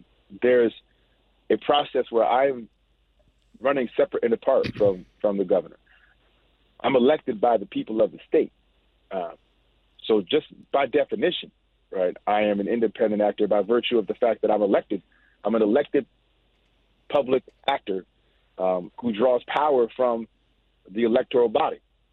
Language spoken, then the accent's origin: English; Schenectady, New York, United States; growing up in Schenectady in a working class family